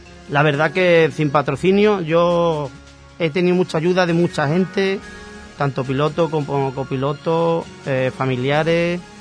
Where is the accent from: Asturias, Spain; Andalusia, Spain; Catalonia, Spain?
Andalusia, Spain; Lepe; yo soy del Lepe